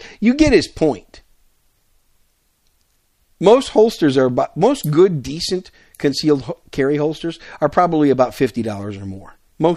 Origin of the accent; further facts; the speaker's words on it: Wisconsin, United States; I grew up in Wisconsin. Of course, when I was growing up in Wisconsin, concealed carry of handguns was not allowed.